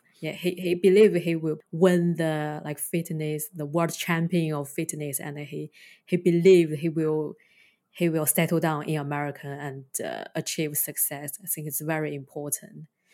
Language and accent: English; Shandong, China; I am from Shandong, so I have a strong accent from my place.